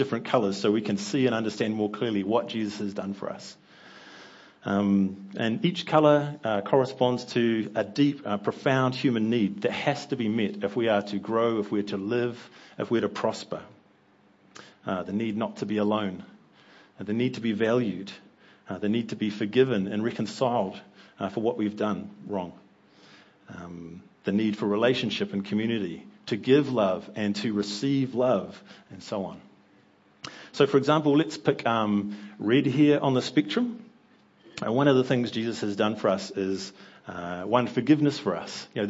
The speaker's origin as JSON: {"language": "English", "region": "Wellington", "country": "New Zealand", "tie": "born or raised there", "said": "I grew up here in Wellington and went to Victoria University."}